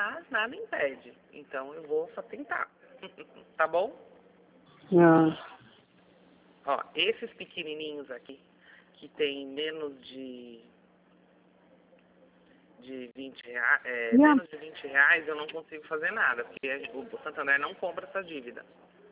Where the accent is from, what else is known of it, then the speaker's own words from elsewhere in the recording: Sorocaba, São Paulo, Brazil; Não, eu sou de Sorocaba.